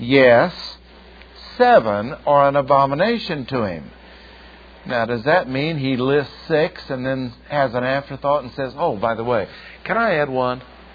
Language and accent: English; Ireland; I don't even mind being called a Irishman. It's okay with me. I'm Irish, so what?